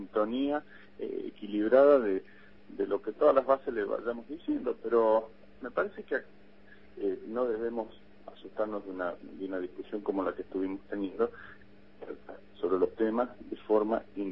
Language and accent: Spanish; Salta, Argentina; Yo soy de Salta y la verdad que todo el costo logístico que tengo desde allá para acá es muy, muy alto.